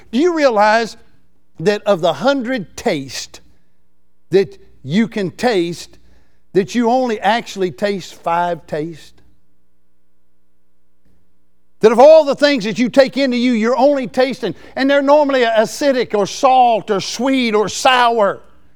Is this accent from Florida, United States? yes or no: yes; Century, Florida, United States; I grew up over in Century area and where we lived on a little red clay road, oh really over around the Bluff Springs area.